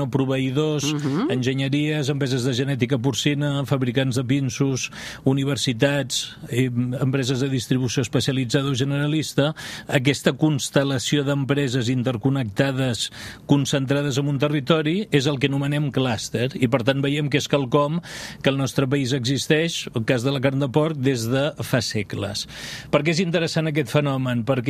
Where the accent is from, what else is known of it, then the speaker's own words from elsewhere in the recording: Vic, Catalonia, Spain; Jo sóc de Vic.